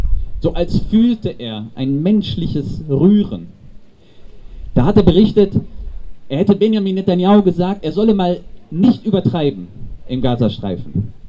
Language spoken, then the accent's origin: German; North Rhine-Westphalia, Germany; Bollern, so sagt man bei uns im Sauerland, wo auch ich herkomme, zu einem dumpfen Dröhnen.